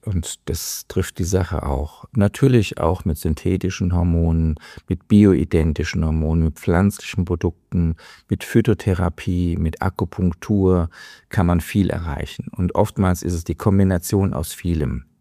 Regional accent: Italy; Leider, als Italiener ist das ein graues, trübes Wetter.

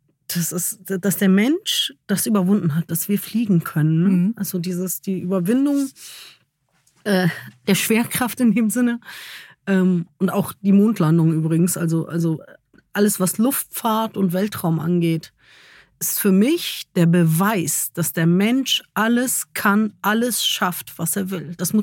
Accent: Germany; ich bin Deutsche und in Deutschland ist die vorherrschende Religion das Christentum.

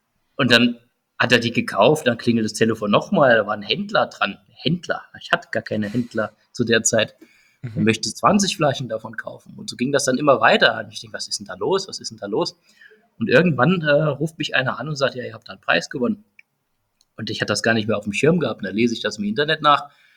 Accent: Saarland, Germany; Wir sind ja alle Saarländer

